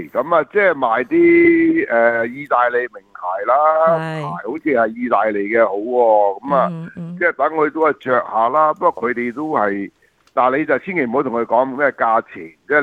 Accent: Shanghai, China; 我哋上海人啲红烧肉啊呢啲啊一定系唔走得鸡噶啦。

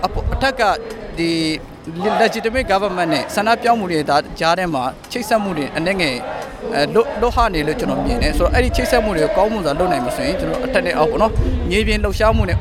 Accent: Yangon, Yangon Region, Myanmar; ကျွန်တော်မိဘတွေကလုံခဲ့တဲ့နှစ်ပေါင်းများစွာကနေပြီးတော့ရန်ကုန်မြို့ကိုအခြေချပြီးတော့ကျွန်တော်ကရန်ကုန်မြို့မှာကြီးပြင်းလာခဲ့တဲ့ Ranger မြန်မာပြည်ပေါ် Muslim 2ဖြစ်ပါတယ်

